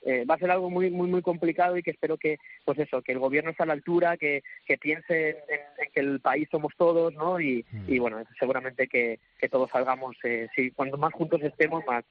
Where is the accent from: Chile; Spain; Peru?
Spain; nosotros como buen español y como persona que trabaja